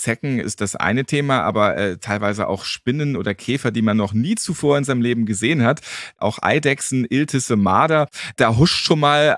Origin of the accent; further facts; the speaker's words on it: Hamburg, Germany; Ich bin ja auch Hamburger